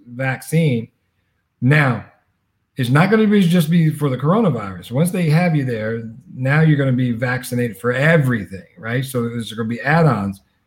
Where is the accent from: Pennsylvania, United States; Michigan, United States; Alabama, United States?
Alabama, United States; I grew up in Alabama in the South, right? There wasn't any traffic. We had more dirt roads than paved ones.